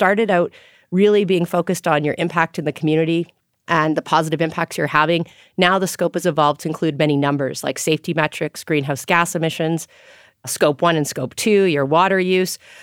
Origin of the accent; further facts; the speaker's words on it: Grande Prairie, Alberta, Canada; but also the connection to my hometown. And I'm always proud to go to Grand Prairie